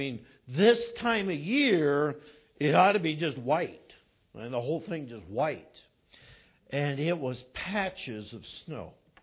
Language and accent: English; California, United States; I grew up in California, up in the mountains, and they're in a drought, and there was a drought when we were there, and in 91, the county we were in, which is, there's a good amount of Yosemite National Park in the county. It's Tuolumne County.